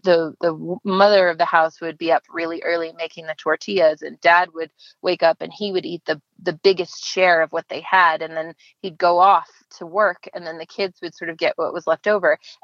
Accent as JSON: {"language": "English", "country": "United States", "said": "And they also assumed that as an American, I ate all my meals in front of a television on a tray table."}